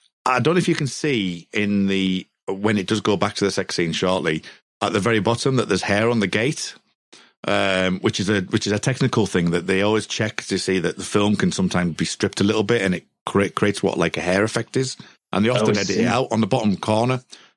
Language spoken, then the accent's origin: English; United Kingdom; Us being British and not having some things like this happen, you know, it's quite alien to us, isn't it?